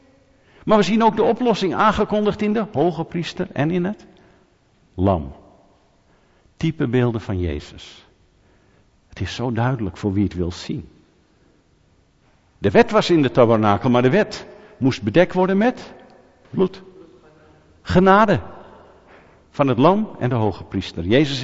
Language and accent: Dutch; Netherlands; Want ik ben een Nederlander en ik ben gezegend in het nageslacht van Abraham.